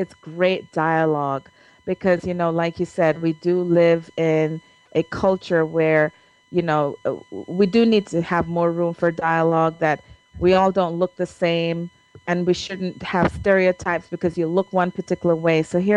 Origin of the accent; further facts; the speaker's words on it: Jamaica; And I remember, you know, growing up in Jamaica